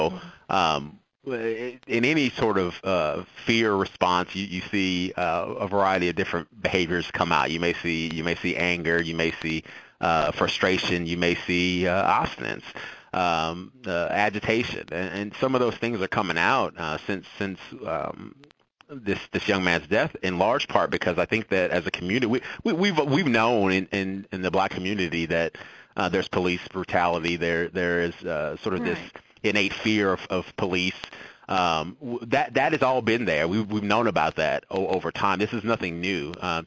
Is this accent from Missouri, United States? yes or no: yes; St. Louis, Missouri, United States; where I grew up in St. Louis area, I mean, we would have saw a police officer if a white cop would have been in our neighborhood.